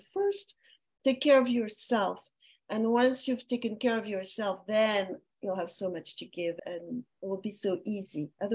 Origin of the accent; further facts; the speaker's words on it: France; accent: French; English is a second language; But I want to say I'm from a French origin, as you can detect from my French accent when I talk.